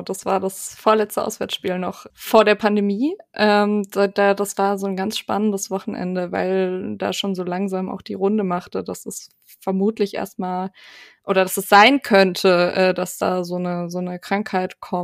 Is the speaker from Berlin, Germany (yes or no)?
no; Baden-Württemberg, Germany; weil ich tatsächlich in Baden geboren bin. Das hört man hier in Württemberg nicht ganz so gerne. Und tatsächlich in Hoffenheim aufgewachsen bin, beziehungsweise im Nachbardorf von Hoffenheim.